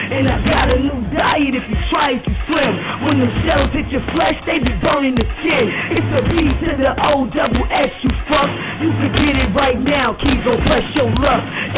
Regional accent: New York City, New York, United States; now in Albany, United States; And I'm from, look, I'm from Hollis and I'm from Southside Jamaica. We don't do nothing but make rappers.

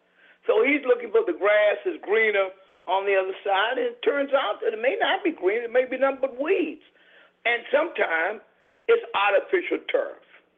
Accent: the South, United States; I mean, for example, I'm from the South.

